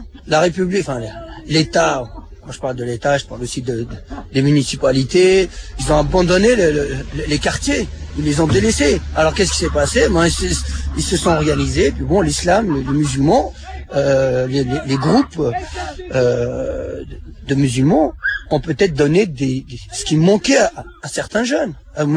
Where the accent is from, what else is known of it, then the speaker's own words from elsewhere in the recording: France; je suis un Français, un républicain avant tout.